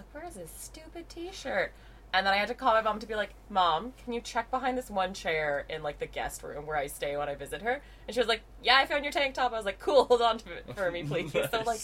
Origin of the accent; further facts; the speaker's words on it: Ontario, Canada; definitely growing up in Southern Ontario, it's just like, oh